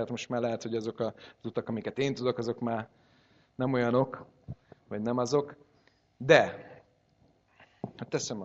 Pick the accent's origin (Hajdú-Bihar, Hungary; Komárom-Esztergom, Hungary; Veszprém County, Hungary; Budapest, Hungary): Budapest, Hungary; now in Szeged, Hungary; Pösti gyerek vagyok, ott nőttem fel, sokat autóztam, annyira jó volt, mikor Szegedre jöttünk, hogy 10 perc alatt el lehet érni bárhová.